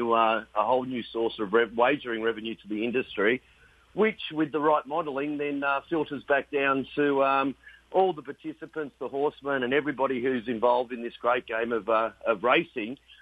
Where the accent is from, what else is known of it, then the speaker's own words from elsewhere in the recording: Australia; accent: Australian; I'm sure everybody who's listening can tell, where I've got a pretty good Australian accent, and we're an Australian-based company